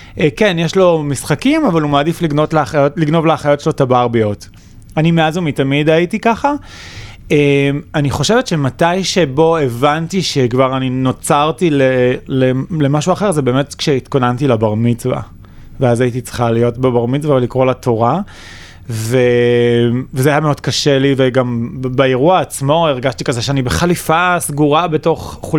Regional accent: Tirat Carmel, Haifa District, Israel; born there; נולדתי בשנות ה-80 בטירת הכרמל למשפחה דתית, דתית מסורתית מרוקאית מאוד אדוקה.

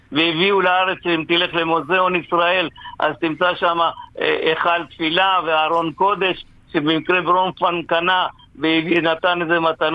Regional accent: Chendamangalam, Kerala, India; הצ'נמנגרם שלי שאני גרתי בה, היו ארבעת הדתות. האינדים והנוצרים, ורחוב אחד יהודים בבית כנסת, רחוב אחד הנוצרים עם כנסייה, רחוב אחד מוסלמים

